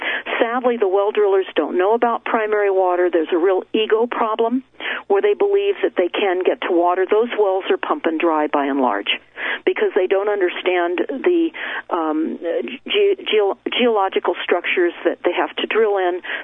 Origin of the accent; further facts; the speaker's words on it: Malibu, California, United States; also born or lived in Europe; I grew up in Malibu. I lived on a boat in Europe.